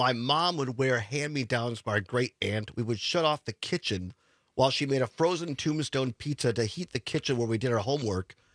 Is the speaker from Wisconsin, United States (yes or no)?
yes; Richland Center, Wisconsin, United States; Our first on-location program was at the University of Wisconsin Richland in Richland Center, my hometown